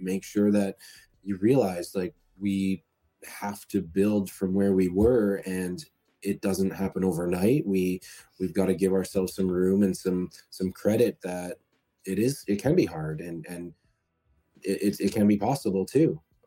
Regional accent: Canada; I'm from Canada, so we're kilometers.

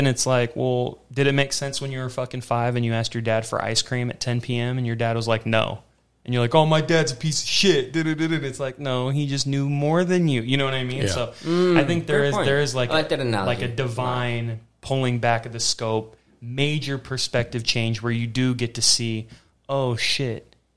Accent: Las Vegas, Nevada, United States; Dude, growing up in Vegas, bro, you think of that almanac.

